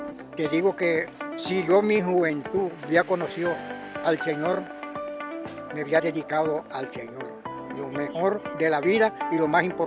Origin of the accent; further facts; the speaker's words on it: Montería, Córdoba, Colombia; also born or lived in Lorica; porque soy cordobés, soy monteriano de Córdoba.